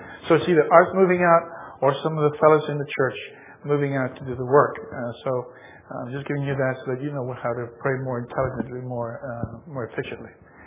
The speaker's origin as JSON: {"language": "English", "country": "Australia", "tie": "born or raised there", "also_born_or_lived": "Spain", "said": "I grew up in, I was born in Spain, raised in Australia, went back to Spain, and got a job in a U.S. military base."}